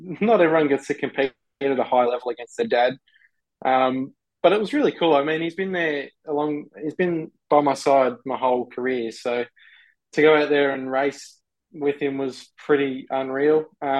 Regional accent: Australia; I love supercars, and it's hard not to being an Australian race car driver.

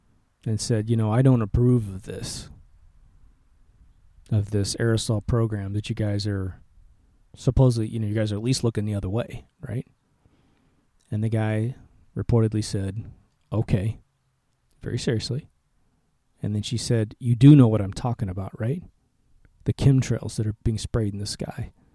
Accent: Midwest, United States; Now, I grew up in the Midwest where there's a lot of pollen issues and a lot of deep temperature changes.

